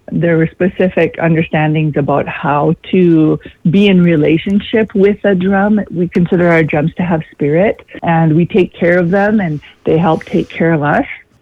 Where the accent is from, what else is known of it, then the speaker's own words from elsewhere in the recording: Cloquet, Minnesota, United States; I'm from Fond du Lac Reservation. I grew up here. I still live an acre from my childhood home.